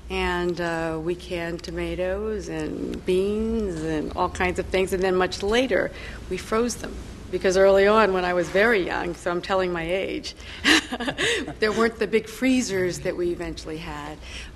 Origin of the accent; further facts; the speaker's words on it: Pennsylvania, United States; I'm not from the South, and I always tell people, though, I'm from southwestern Pennsylvania.